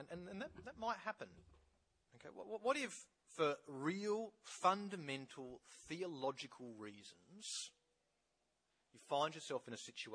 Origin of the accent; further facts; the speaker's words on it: Australia; we certainly, I think, as Australian people feel that here